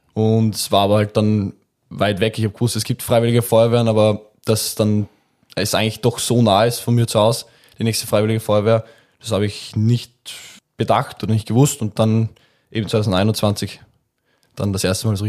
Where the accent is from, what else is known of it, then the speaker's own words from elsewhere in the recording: Vienna, Austria; Ich bin eben 21, ich komme aus Wien.